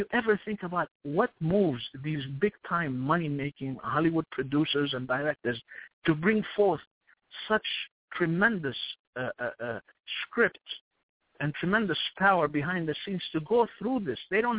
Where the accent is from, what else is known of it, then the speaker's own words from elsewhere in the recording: Bethlehem, West Bank, Palestine; not only do I come from Bethlehem, but I have olive skin.